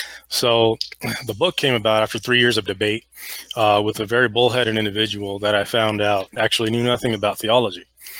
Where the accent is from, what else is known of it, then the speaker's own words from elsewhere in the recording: United States; As you and I both know, growing up in the United States, that people are forced for good.